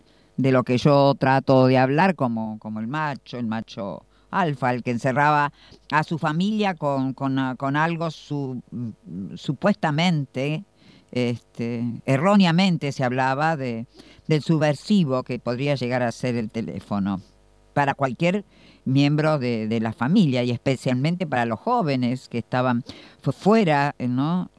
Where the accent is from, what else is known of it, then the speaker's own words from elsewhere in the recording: General San Martín, Buenos Aires Province, Argentina; soy del distrito de General San Martín